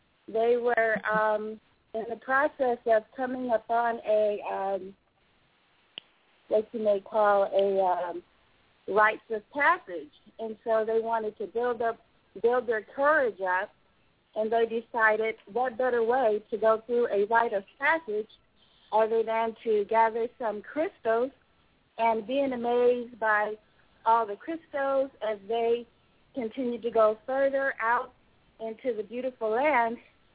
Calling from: Folsom, California, United States; I'm calling from Folsom in California.

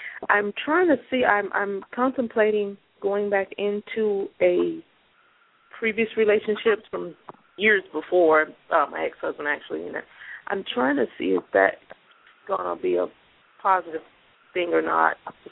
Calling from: Florida, United States; I'm calling from Florida.

